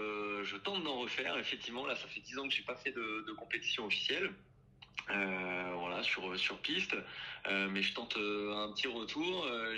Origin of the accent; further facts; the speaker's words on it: Blois, Centre-Val de Loire, France; Près de Châtellerault et je suis originaire de Blois.